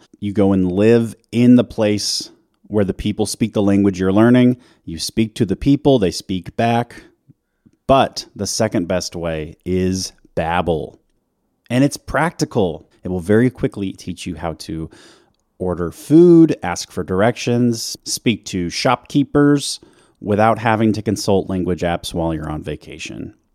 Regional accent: United States; now in Pacific Northwest, United States; Do you think you and I are sort of like doubly Western centric because we're American and we live in the Pacific Northwest?

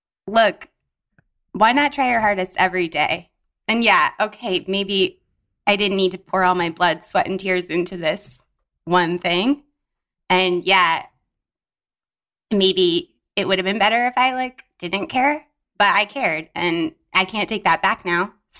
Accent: Telluride, Colorado, United States; You know, I'm from Colorado, so there's some folk

